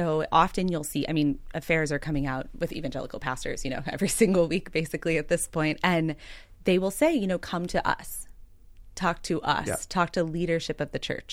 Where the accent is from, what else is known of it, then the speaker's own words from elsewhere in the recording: Texas, United States; now in Philadelphia, United States; So I grew up in Texas. I got here to the great city of Philadelphia as fast as I possibly could. And I grew up evangelical.